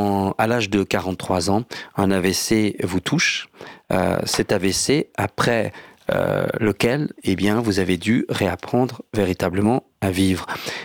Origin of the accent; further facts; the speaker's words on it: Switzerland; chez nous en Suisse ça a l'air d'être plus calme que chez vous